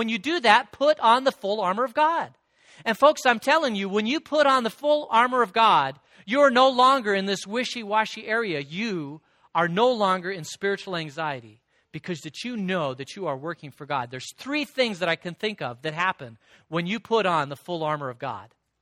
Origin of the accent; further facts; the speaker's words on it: Phoenix, Arizona, United States; I remember growing up in Phoenix. Is it okay to grow up in Phoenix?